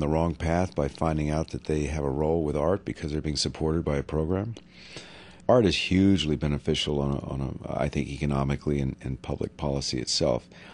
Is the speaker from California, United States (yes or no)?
yes; California, United States; I'm a Californian, I'm a native Californian